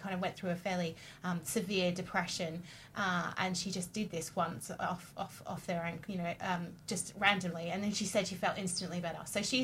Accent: Australia; I'm Australian, so we love a sporting analogy.

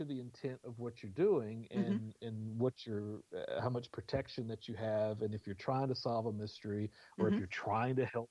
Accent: the South, United States; especially in my case, I'm born and raised in the South.

